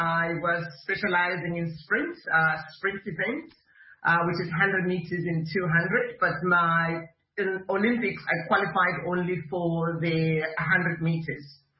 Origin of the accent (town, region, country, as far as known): Bulawayo, Zimbabwe; born or raised there; English is a second language